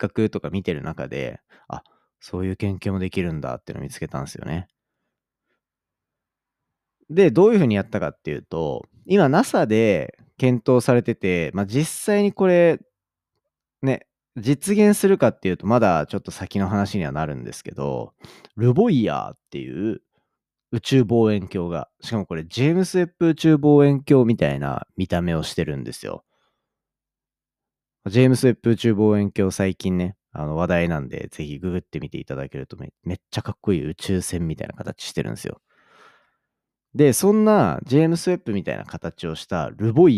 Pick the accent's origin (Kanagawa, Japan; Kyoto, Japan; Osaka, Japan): Kanagawa, Japan; Kawasaki; あとそもそも地元が川崎なんでそういう工業地帯での空気汚染とかもあったし